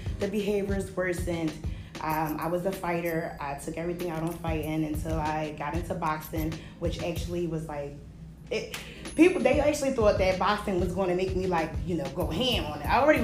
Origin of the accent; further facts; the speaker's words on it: Philadelphia, Pennsylvania, United States; I know that I'm from North Philadelphia.